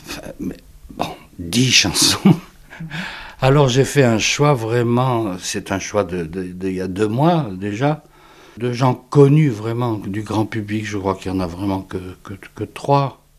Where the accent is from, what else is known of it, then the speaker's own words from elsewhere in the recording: Oran, Oran Province, Algeria; Moi, quand j'étais petit, je vivais à Oran, en Algérie